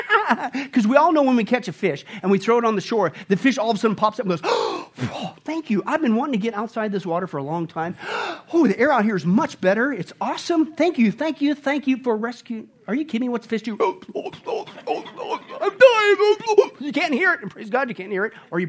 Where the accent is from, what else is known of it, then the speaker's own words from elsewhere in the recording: Kansas, United States; And I remember growing up in Kansas, because apparently this is what you do in Kansas.